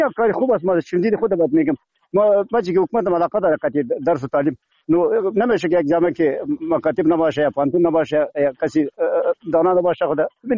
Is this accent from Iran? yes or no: no; Afghanistan